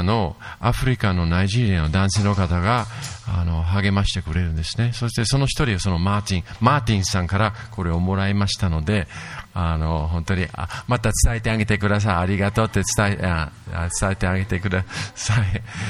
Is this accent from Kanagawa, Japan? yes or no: yes; Yokohama, Kanagawa, Japan; 私は東京まで横浜育ちで、ほとんど、ね、子供の時に、日本人の方と関わって